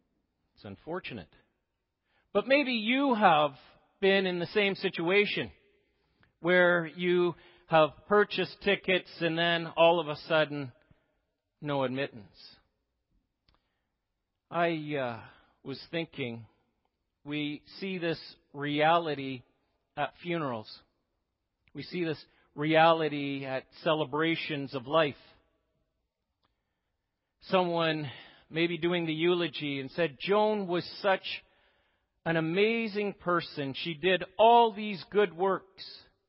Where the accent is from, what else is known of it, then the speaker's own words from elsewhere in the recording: Oshawa, Ontario, Canada; I grew up in the Oshawa area, the city that motivates General Motors.